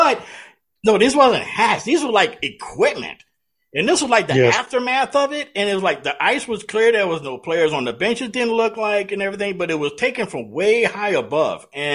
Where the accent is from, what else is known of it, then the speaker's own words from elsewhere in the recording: Louisiana, United States; I know we're from Louisiana